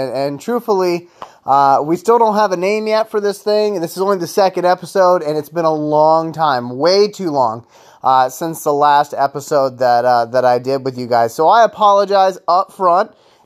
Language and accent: English; Georgia, United States; I'm originally from Georgia, which is where my Georgia Tech connection comes into play.